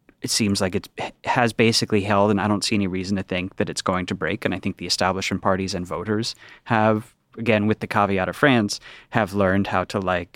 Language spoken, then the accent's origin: English; United States; I know as an American, I don't have a lot of ground to stand on